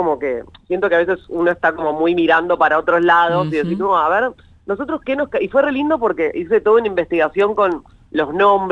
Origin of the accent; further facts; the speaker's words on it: Argentina; a nosotros como argentinos, ¿qué es lo que nos une?